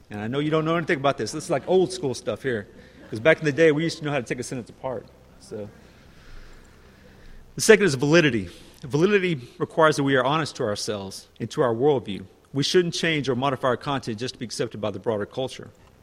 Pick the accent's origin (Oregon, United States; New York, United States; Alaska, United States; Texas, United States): Texas, United States; See, I'm from Texas. I can't pronounce these fancy words there.